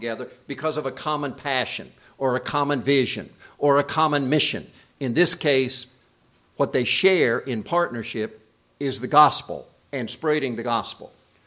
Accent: South Korea; I grew up in the Asian culture in Korea.

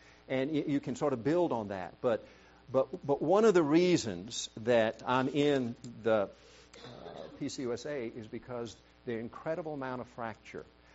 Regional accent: South Korea; You know, growing up in Korea, there were physical fights in church over truths and teachings that, frankly, had been imported from the U.S. by various missionaries.

